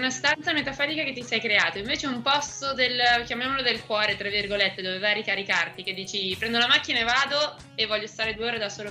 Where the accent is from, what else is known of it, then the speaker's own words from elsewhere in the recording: Milan, Lombardy, Italy; now in Rome, Italy; io sono di Milano, ma fortunatamente abito a Roma.